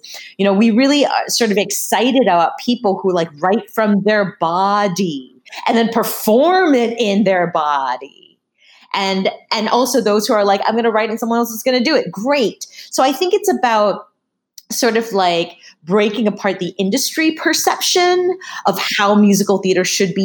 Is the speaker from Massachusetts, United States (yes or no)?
yes; Massachusetts, United States; because I grew up in Massachusetts